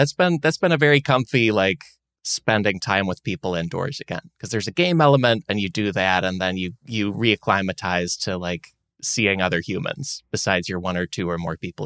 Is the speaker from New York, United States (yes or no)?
no; Illinois, United States; I grew up with winter outside Chicago, and then I went to college in winter in Syracuse.